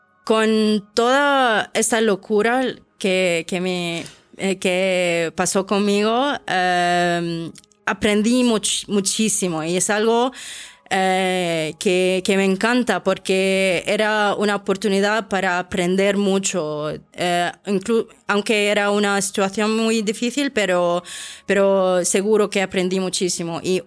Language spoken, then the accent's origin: Spanish; Syria; moved away; also born or lived in Russia; Por eso en 2017 salí de Siria y me quedé en Rusia por 5 años, pero sabiendo que esto no es mi destino final